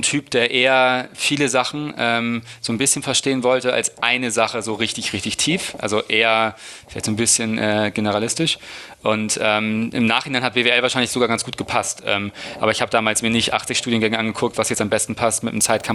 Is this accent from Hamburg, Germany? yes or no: yes; Hamburg, Germany; Ich komme aus dem Süden von Hamburg, aus dem schönen Neugraben.